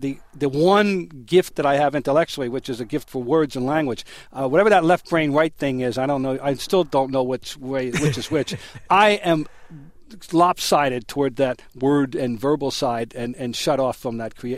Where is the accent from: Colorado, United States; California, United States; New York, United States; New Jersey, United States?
New Jersey, United States; Trenton; My father was a sports person who worked in various capacities and was well-known in my hometown of Trenton, New Jersey as a promoter and a publicity type.